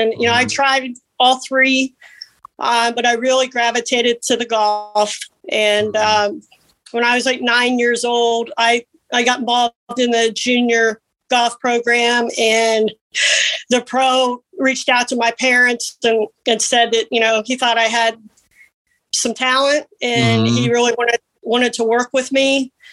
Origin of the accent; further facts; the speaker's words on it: Ohio, United States; And, yeah, I grew up in Ohio. My father went to Ohio State.